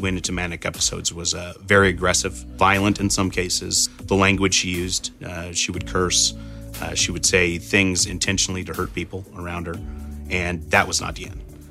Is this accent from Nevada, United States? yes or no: yes; Pahrump, Nevada, United States; We grew up in Pahrump, Nevada, and we would play out in the desert and play games, run around with sticks and catch lizards.